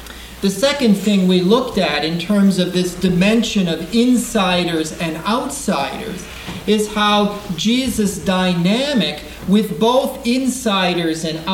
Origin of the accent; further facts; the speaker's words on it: Saskatoon, Saskatchewan, Canada; I'm from Saskatoon, Saskatchewan, Canada.